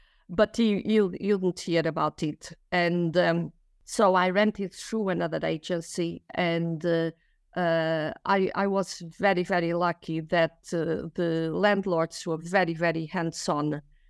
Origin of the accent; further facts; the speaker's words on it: Portugal; English is a second language; also born or lived in Netherlands / France / Wales / England; I come from Portugal. I am 66 years old, and I have been renting for quite a while in a few countries.